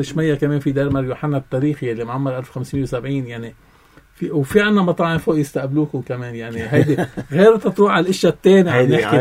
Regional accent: Artaba, Lebanon; وفي عنا الأستاذ داود جرس الخوري عنا من ضيعتنا عامل شجرة العائلة … رح جرب أنا أدمج هالشي مع بعضه وكمل الكتاب بالتعاون مع أستاذ داود تا كرمال جيلنا الجديد كله يتعرف على تاريخنا، لأنه إحنا أساساً من أرطبة.

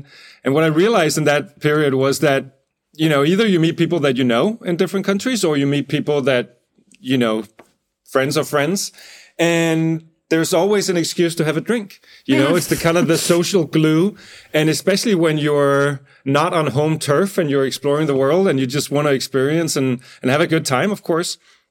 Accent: Copenhagen, Capital Region of Denmark, Denmark; also born or lived in Los Angeles, United States; I lived in LA for about 5 years at that point. I'm from Copenhagen originally.

